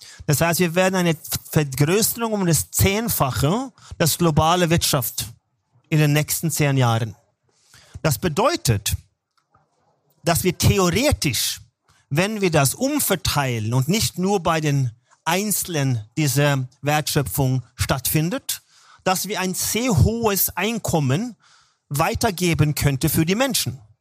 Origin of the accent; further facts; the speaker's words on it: Norway; German is a second language; Und als Norweger finde ich die deutsche Sprache sehr mächtig und schön